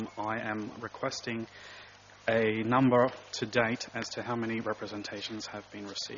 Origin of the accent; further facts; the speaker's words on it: Dover, Tasmania, Australia; I'm from Dover, which you'll note is not within the Kingborough municipal area